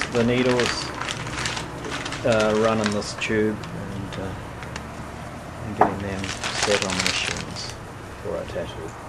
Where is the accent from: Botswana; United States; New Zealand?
New Zealand; I'm an immigrant from New Zealand.